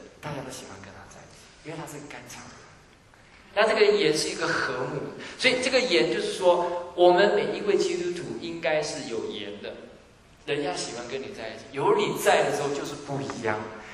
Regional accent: Taiwan; now in United States; 我从一个台湾的背景来到美国的时候，我真的吓坏了。

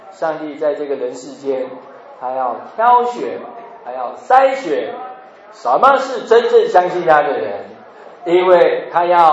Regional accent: Northeast China, China; 我们从东北来

